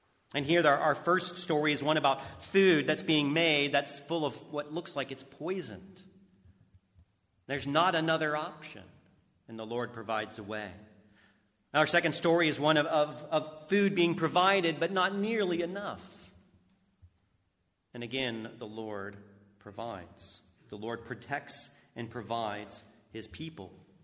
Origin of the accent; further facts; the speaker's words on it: United States; And since I'm an American, I'll use an American a place to get to Alaska.